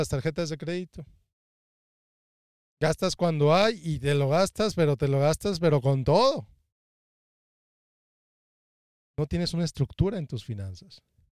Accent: Mexico; Yo crecí en México y es una frase que mi mamá usaba mucho, los tiliches.

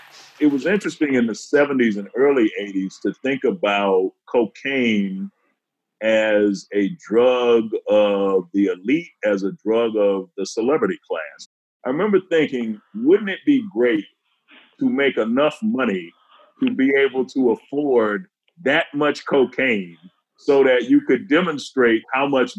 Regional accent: Detroit, Michigan, United States; I'm from Detroit, and maybe the most visible component of that was the car you drove, because it became a status symbol in Black communities.

